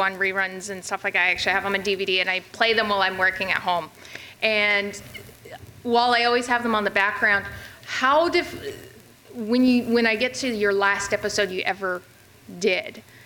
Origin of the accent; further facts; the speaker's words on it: Arizona, United States; I'm from Arizona, actually.